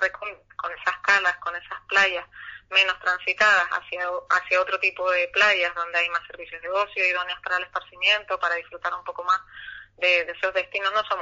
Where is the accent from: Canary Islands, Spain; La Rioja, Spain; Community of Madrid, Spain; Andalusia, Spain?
Canary Islands, Spain; Soy una palmera muy orgullosa de mi tierra también